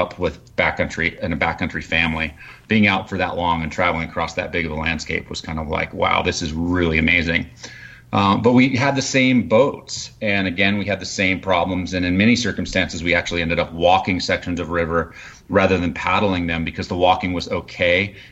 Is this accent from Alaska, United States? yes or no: yes; Alaska, United States; And so I grew up in Alaska doing all these backcountry trips.